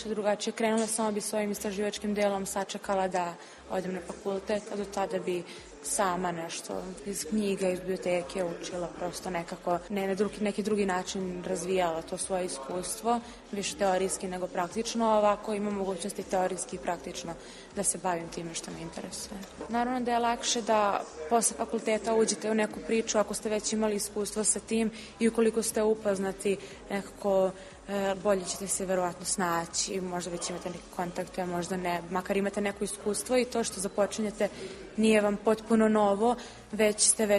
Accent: Inđija, Vojvodina, Serbia; Ja sam iz Inđije i moja mama je lekar, a tata je radi pri MUP-u kao policijski inspektor

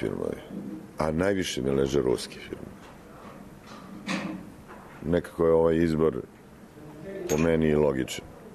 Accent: Belgrade, Serbia; Rođen sam i živim u Beogradu. Akademiju sam završio u Beogradu

